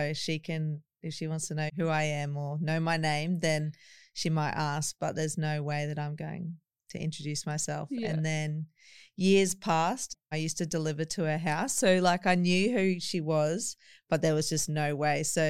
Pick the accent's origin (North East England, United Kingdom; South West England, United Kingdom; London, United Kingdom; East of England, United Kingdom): East of England, United Kingdom; Ipswich; So like I'd known who she was because we're both from Ipswich.